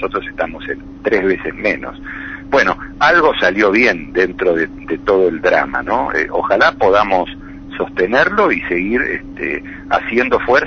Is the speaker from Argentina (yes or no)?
yes; Argentina; con la pérdida de futbolistas de alto nivel que tenemos como buen país sudamericano productor de materia prima que somos, ¿no? Sería otro el fútbol argentino